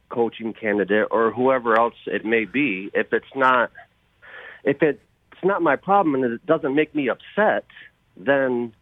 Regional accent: Michigan, United States; I'm from Michigan.

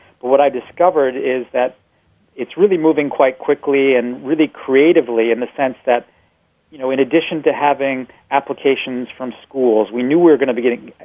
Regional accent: Scarborough, Maine, United States; In my hometown of Scarborough, Maine, we actually have those regulations already in place.

